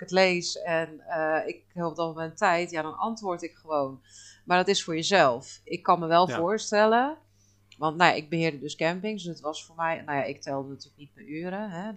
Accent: Netherlands; wij als Nederlander onze talen spreken, vaak, in ieder geval gewoon de Engelse taal. Dat is voor ons toch wel vaak een tweede taal

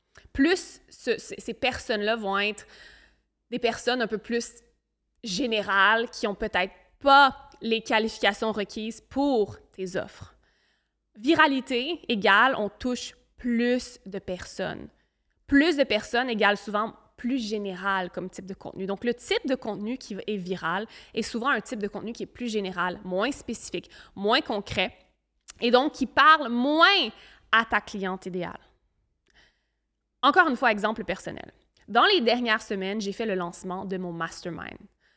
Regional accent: Quebec, Canada; born there; moved away as an adult; alors qu'on se gèle complètement dans mon pays natal au Canada, Québec.

